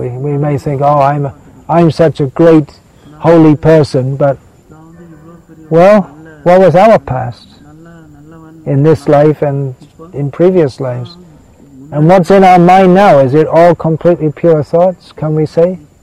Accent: England, United Kingdom; now in India; because I grew up in England and the whole culture and it's changed a lot

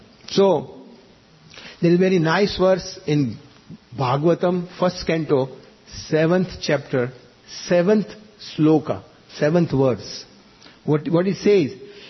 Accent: Mumbai, Maharashtra, India; first language Gujarati; English is a second language; In Gujarati, that's my mother tongue. I am from Mumbai and I'm Gujarati.

